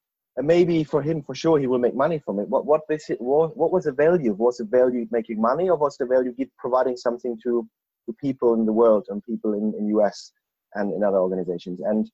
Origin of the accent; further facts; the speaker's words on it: Germany; now in United Kingdom; You know, I'm an expat from Germany. I could sit here easily 3 years